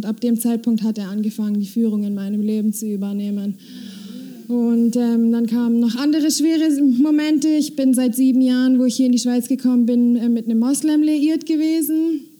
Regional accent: Konstanz, Baden-Württemberg, Germany; Ich bin, wie ihr hört, Deutsche. Ich komme aus Konstanz ursprünglich. Ich bin am 14. Mai 28 Jahre alt geworden.

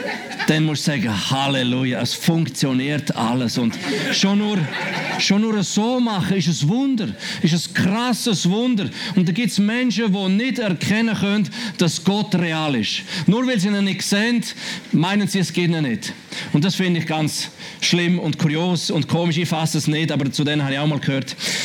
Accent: Graubünden, Switzerland; Das ist der Ort, wo ich herkomme, aus dem Oberengadin, dort redet man so.

